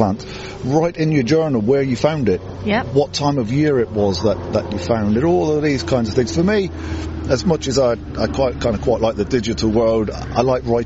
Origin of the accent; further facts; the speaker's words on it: South West England, United Kingdom; So I grew up in the West Country, and I literally stepped out the back door and I was into the fields and the woods.